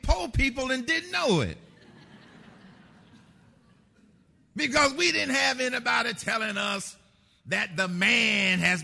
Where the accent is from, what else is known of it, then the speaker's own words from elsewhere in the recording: Atlanta, Georgia, United States; When I was growing up in Atlanta, Georgia